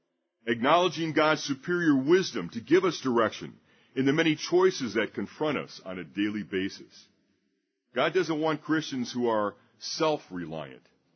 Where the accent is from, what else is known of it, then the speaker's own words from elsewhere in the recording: Southfield, Michigan, United States; I was born January 1st, 1950. I grew up in Southfield, Michigan, where, as a young boy of 12 in sixth grade, I made a lifelong friend named David Hawk.